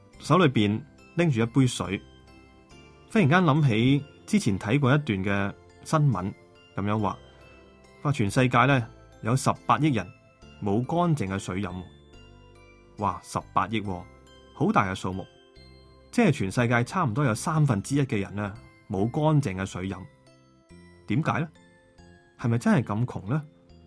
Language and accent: Chinese; Hong Kong; 我们香港人说什么啊，不要蚀底嘛